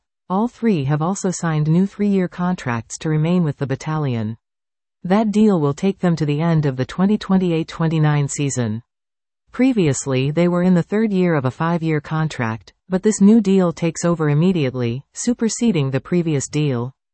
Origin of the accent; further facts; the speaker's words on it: Brampton, Ontario, Canada; It's a unique experience for me as I am from Brampton